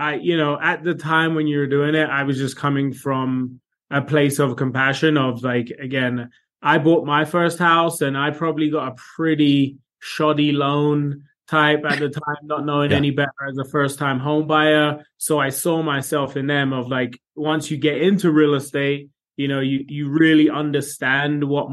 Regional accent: London, United Kingdom; moved away; So I am born and raised in London, moved here many moons ago, back in the early 2000s.

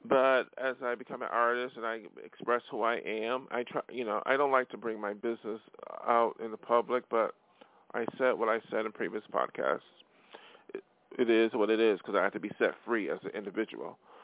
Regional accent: Buffalo, New York, United States; moved away; I am from Buffalo, New York, and I have no plans to go back there to live

